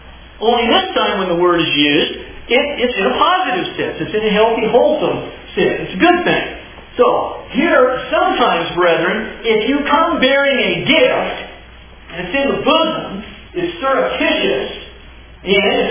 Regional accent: Washington, United States; I'm from Washington. I don't do anything.

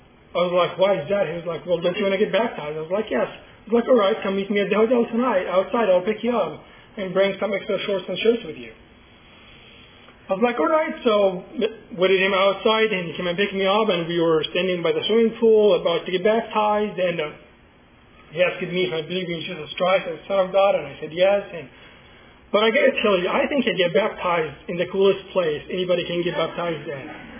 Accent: Egypt; And I was raised in Egypt. I've been to the Red Sea many times.

